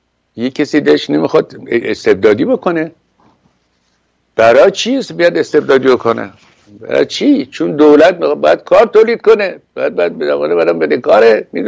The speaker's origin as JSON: {"language": "Persian", "country": "Iran", "said": "من یه ایرانی هستم"}